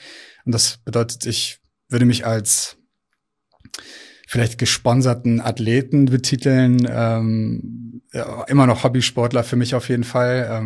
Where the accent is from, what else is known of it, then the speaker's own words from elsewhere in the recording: Rhineland, Germany; now in Hamburg, Germany; ich bin 37 Jahre alt mittlerweile. Ich wohne in Hamburg, ich bin aber aufgewachsen im Rheinland und lebe jetzt schon echt eine lange Zeit hier, würde Hamburg auf jeden Fall als mein Zuhause betiteln.